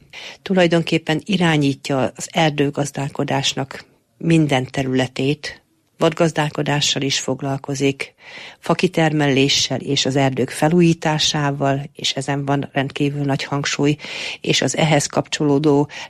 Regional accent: Téglás, Hajdú-Bihar, Hungary; én erdésznek a lányaként nőttem fel erdőn, igaz, hogy az Alföldön, a téglási erdőben

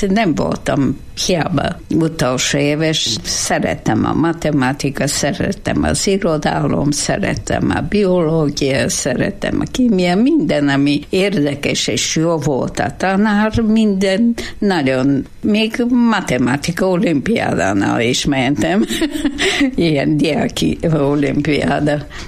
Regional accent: Ruse, Ruse Province, Bulgaria; Hungarian is a second language; moved away as an adult; now in Hungary; Bulgáriában születtem, Rusze városban, a Dunaparton szembe, ahol most van híd Románia és Bulgária között.

